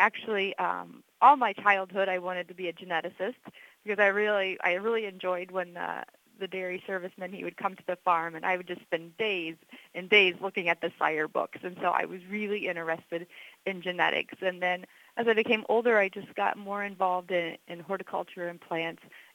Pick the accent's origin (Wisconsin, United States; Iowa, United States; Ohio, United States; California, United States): Iowa, United States; I grew up in South Central Iowa on a diversified family farm.